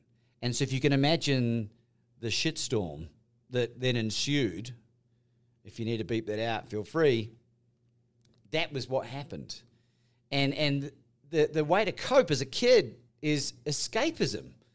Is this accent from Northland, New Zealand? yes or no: no; Christchurch, Canterbury, New Zealand; I'm from New Zealand originally. I'm half and half. So if people are going, hey, he doesn't sound like Steve Irwin, it's because I'm half and half.